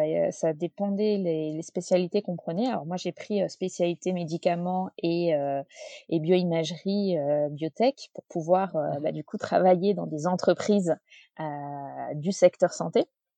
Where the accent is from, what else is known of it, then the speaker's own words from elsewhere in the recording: Nice, Provence-Alpes-Côte d'Azur, France; j'ai grandi à Nice, je suis niçoise d'origine. J'ai fait mes études à Nice jusqu'au bac